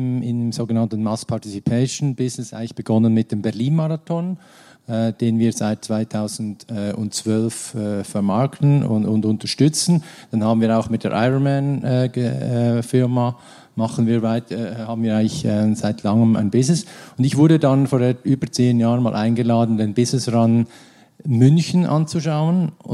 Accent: Switzerland; als Schweizer

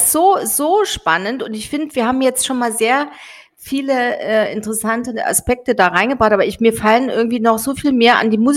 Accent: Germany; also wir jetzt... Als Deutsche, ja.

